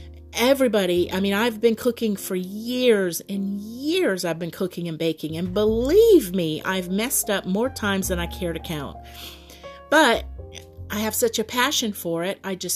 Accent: Florida, United States; I'm from Florida, so this is why things in Florida are so familiar

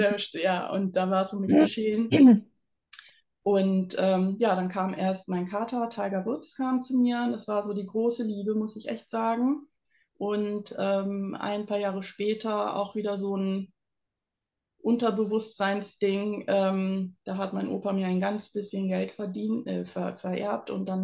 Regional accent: Bremen, Germany; ich komme aus Bremen

